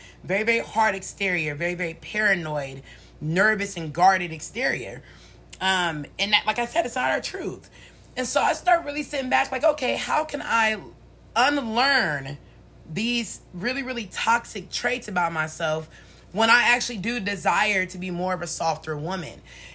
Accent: Oakland, California, United States; y'all already know we originally from the Bay Area, Oakland, California.

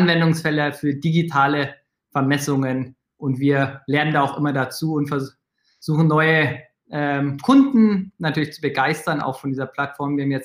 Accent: Munich, Bavaria, Germany; also born or lived in Reutlingen / Lancaster; Und ganz davor, ich komme ursprünglich aus München, bin ich da eigentlich so die erste Hälfte meines Lebens in München aufgewachsen und zur Schule gegangen und seitdem so ein bisschen rumgekommen durch die Republik.

